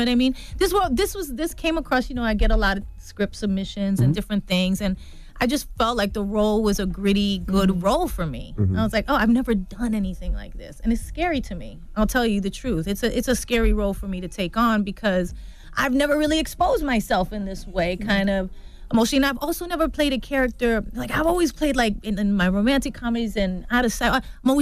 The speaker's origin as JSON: {"language": "English", "town": "Bronx", "region": "New York", "country": "United States", "said": "Yeah, I think, you know, we're both from the Bronx. We're both Latina."}